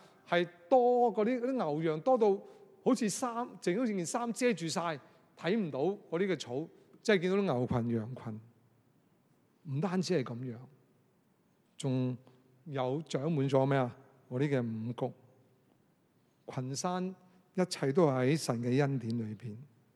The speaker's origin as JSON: {"language": "Chinese", "country": "Hong Kong", "said": "我们香港人吃米就会很贵"}